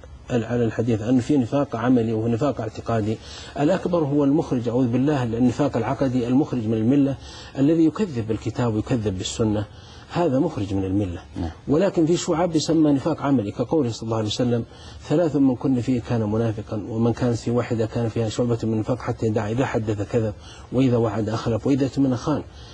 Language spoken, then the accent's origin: Arabic; Saudi Arabia; في زواجات حصلت مثل عندنا في السعودية